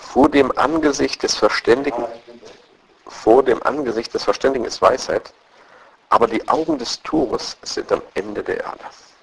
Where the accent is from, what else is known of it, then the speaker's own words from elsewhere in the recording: Saxony, Germany; das hatte ich zur Genüge in meiner Kindheit im Erzgebirge.